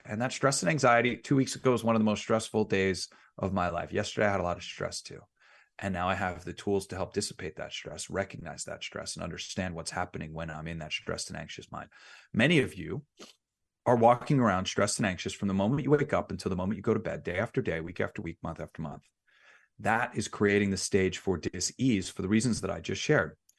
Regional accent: Manhattan, New York, United States; also born or lived in Long Island; now in Las Vegas, United States; I'm here in Vegas. I grew up in Manhattan. I grew up on Long Island.

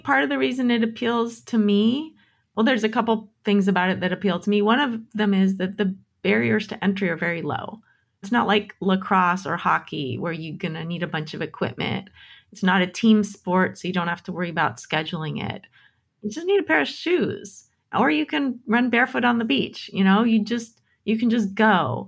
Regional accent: Alameda, California, United States; And so it really was pretty freaking great growing up in Alameda.

